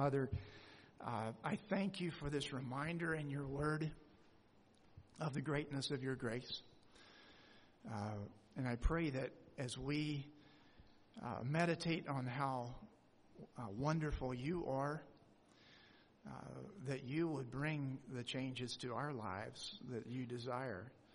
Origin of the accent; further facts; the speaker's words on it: Birmingham, Alabama, United States; Yeah, I grew up in Birmingham, Alabama